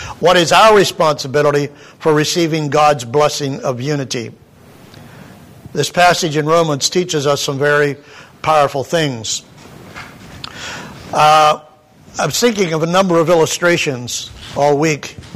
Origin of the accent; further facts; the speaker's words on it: Pennsylvania, United States; Growing up in Pennsylvania, it was called the pothole capital of the world.